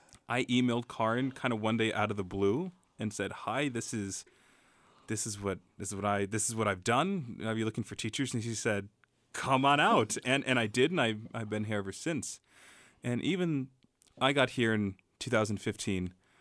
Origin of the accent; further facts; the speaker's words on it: West Coast, United States; Because we're both originally from the West Coast.